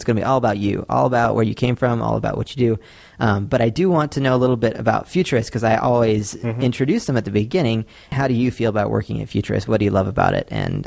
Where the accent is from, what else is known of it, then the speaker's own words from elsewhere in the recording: United States; because I'm American and North American and was born North American, and I've only been to Europe a number of times.